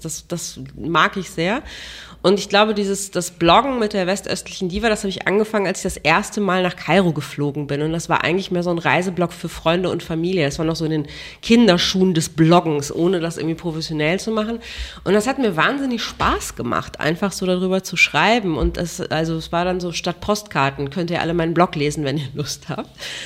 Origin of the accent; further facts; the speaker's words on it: Germany; Ich schreibe auf Deutsch, ich bin Deutsche, meine Mutter ist Deutsch, ich habe irgendwie hier studiert.